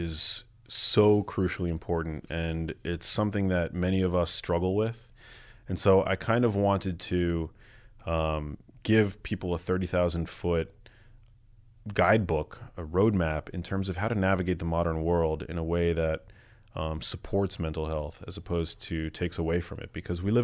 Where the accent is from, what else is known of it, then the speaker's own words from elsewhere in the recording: New York, United States; born there; I'm white. I was born in New York.